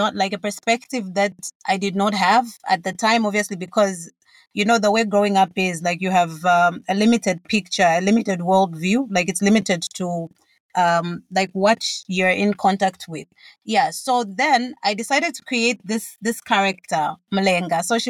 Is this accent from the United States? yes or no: no; Copperbelt, Zambia; this is a story that's born out of like partly my growing up on the Copper Belt